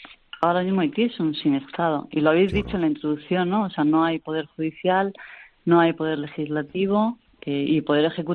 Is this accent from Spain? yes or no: yes; Spain; yo como española